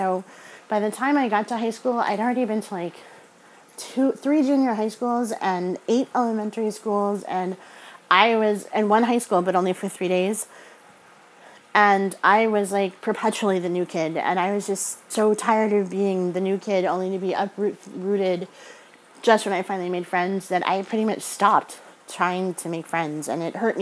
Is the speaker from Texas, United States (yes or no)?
no; New Jersey, United States; accent: New Jersey; because I grew up in New Jersey when I was a little kid, and I used to go back every summer until I was 13